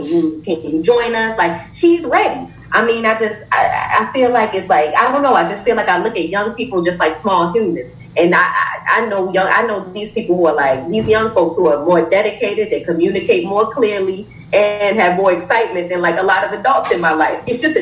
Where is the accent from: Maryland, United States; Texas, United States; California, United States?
Maryland, United States; Baltimore; now in Chicago, United States; I'm not actually. I'm from Baltimore.